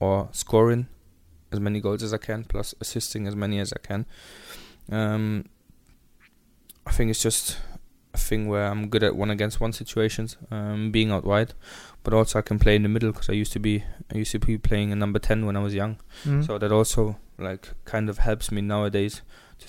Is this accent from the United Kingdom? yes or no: no; Weissach, Baden-Württemberg, Germany; Really, it started out in my hometown, which is Weissach near Stuttgart in Germany.